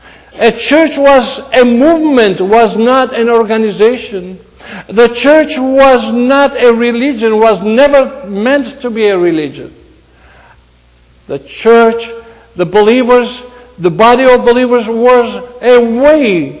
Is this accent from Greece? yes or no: yes; Greece; I come from Greece, without insulting the government